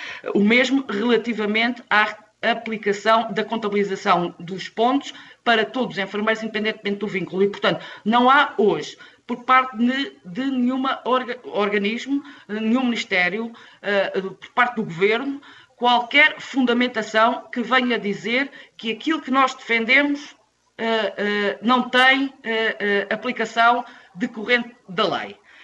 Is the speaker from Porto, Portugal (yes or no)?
no; Algarve, Portugal; somos algarvios